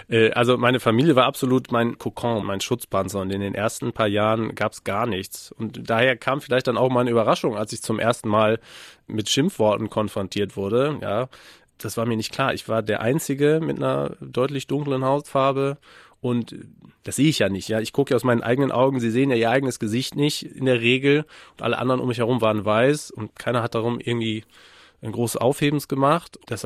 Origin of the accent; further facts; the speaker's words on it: North Rhine-Westphalia, Germany; auf dem Lande in Westfalen, im Münsterland, sehr katholisch, 80er Jahre.